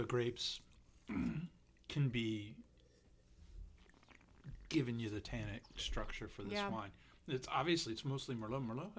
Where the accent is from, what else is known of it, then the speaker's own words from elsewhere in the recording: Ohio, United States; We're from Central Ohio.